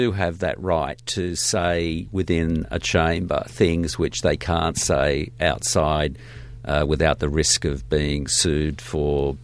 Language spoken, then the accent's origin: English; Australia; I think it's always been a sort of a basic tenet of what we view as being an Australian right.